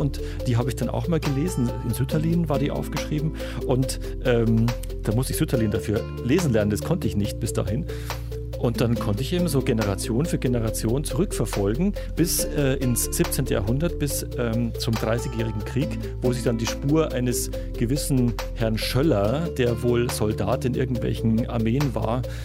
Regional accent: Munich, Bavaria, Germany; born there; accent: Lower Bavarian; Meine Wurzeln sind niederbayerisch. Ich bin eigentlich gebürtiger Münchner, aber meine Wurzeln, da wo meine Eltern herkommen, das ist Niederbayern. Das hört man auch in meinem Dialekt, der ist eben nicht münchnerisch, sondern er ist eigentlich niederbayerisch.

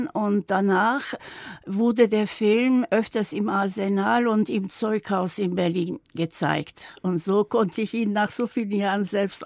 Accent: Istanbul, Turkey; German is a second language; Und ich komme aber aus einer großstädtischen Familie. Wir kommen aus Istanbul

